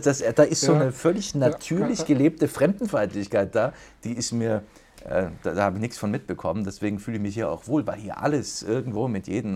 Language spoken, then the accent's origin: German; Baden-Württemberg, Germany; meine Mutter wohnt immer noch auf der Schwäbischen Alb, wo ich herkomme.